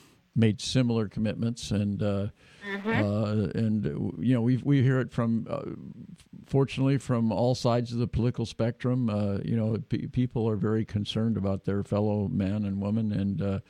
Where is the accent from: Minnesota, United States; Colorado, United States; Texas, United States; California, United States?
California, United States; Davis; Well, and, you know, I'm from Davis, and my hometown of Davis has a significant number of homeless as well.